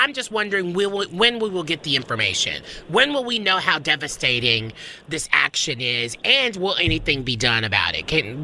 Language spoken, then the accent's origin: English; the South, United States; because I'm someone from the South